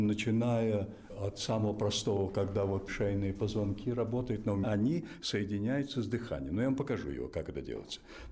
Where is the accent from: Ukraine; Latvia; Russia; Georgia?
Ukraine; first language Ukrainian; Russian is a second language; я по национальности украинец, мой родной язык украинский, и я закончил Киевский театральный институт на украинском языке.